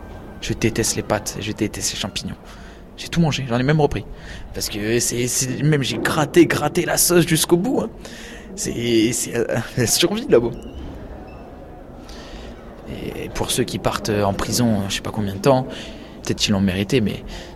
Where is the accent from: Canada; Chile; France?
France; que j'étais pas un français, alors que je suis français.